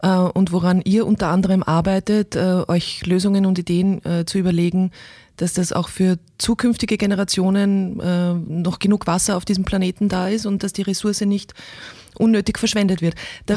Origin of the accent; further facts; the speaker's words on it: Pöchlarn, Lower Austria, Austria; Wir sind ja aufgewachsen in Pöchlern und zwar geprägt durch zwei Flüsse eigentlich